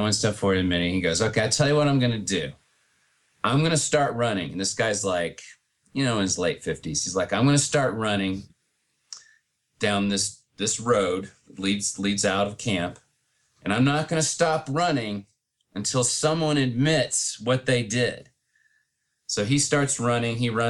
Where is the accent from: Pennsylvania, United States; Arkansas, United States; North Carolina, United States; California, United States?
Arkansas, United States; Little Rock; we're from Little Rock, Arkansas